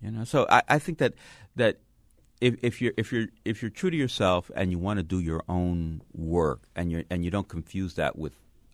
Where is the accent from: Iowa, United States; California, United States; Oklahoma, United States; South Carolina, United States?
California, United States; I blame that I'm coming from California, you know.